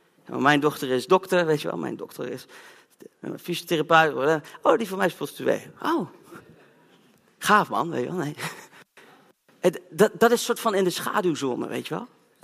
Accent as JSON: {"language": "Dutch", "town": "Zeewolde", "region": "Flevoland", "country": "Netherlands", "said": "Ik weet nog goed dat wij al een hele mooie outreach in Zeewolde, de plek waar ik vandaan kwam."}